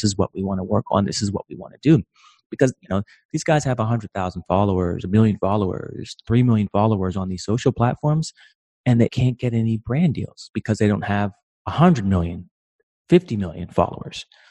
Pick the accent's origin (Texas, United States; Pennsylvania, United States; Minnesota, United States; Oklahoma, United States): Pennsylvania, United States; Pittsburgh; While originally I am from Pittsburgh, I didn't go to CMU.